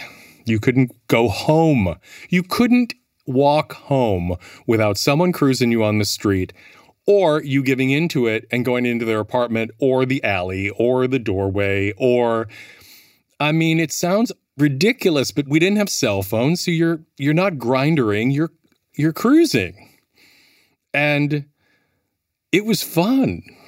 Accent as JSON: {"language": "English", "town": "Milwaukee", "region": "Wisconsin", "country": "United States", "tie": "born or raised there", "also_born_or_lived": "Minneapolis", "said": "Milwaukee, born and raised Milwaukee, bopped around to a couple different universities, graduated from the University of Minnesota."}